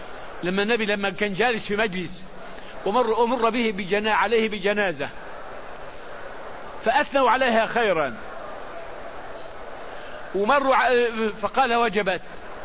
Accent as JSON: {"language": "Arabic", "country": "Saudi Arabia", "said": "وعندنا في المملكة العربية السعودية الجرائم اللي فيها إزالة عضو من الإنسان أو قتل إنسان لا بد من قضاء"}